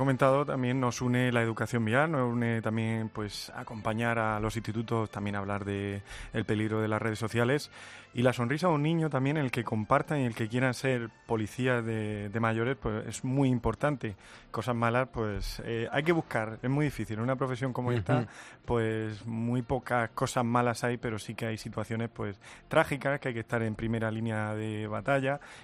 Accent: Cartagena, Region of Murcia, Spain; Y en mi caso de Cartagena.

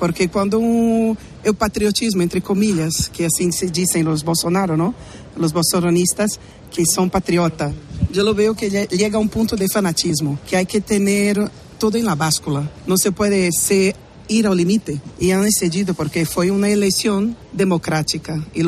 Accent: Brazil; now in Spain; No, yo cuando salí de Brasil ya he venido a decidida y que no voy a volver.

